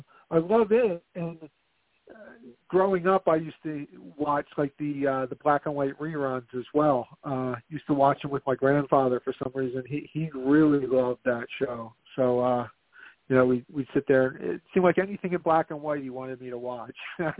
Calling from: Philadelphia, Pennsylvania, United States; Hey, Simon, it's … calling from Philadelphia.

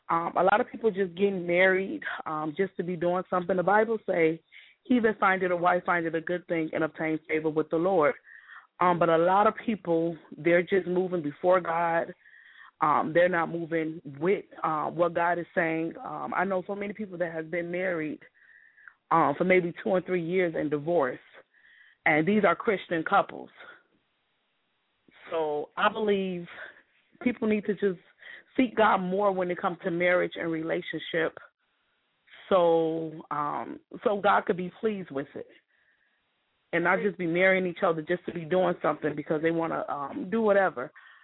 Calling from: Niles, Illinois, United States; I'm calling from Niles.

